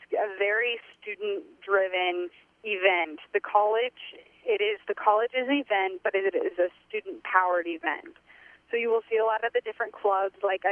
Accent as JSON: {"language": "English", "region": "Nebraska", "country": "United States", "said": "I'm actually from Northeast Nebraska, and I am more cattle-oriented. I grew up in town, but going to Iowa State, of course you have to love pork."}